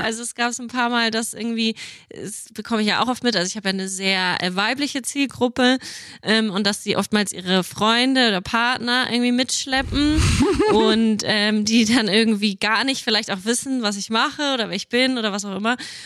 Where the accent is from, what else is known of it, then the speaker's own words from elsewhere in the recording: Nuremberg, Bavaria, Germany; Und dann genau bin ich zum ersten Mal in Nürnberg, in meiner Heimatstadt, auch auf die Bühne gegangen